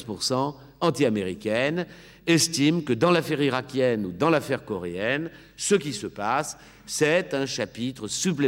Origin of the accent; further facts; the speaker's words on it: Lyon, Auvergne-Rhône-Alpes, France; moi je suis lyonnais